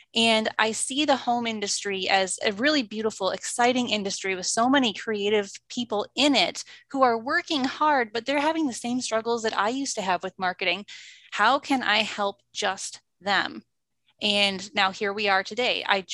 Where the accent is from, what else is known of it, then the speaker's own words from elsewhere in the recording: Wisconsin, United States; So I am from Wisconsin. I still live in Wisconsin.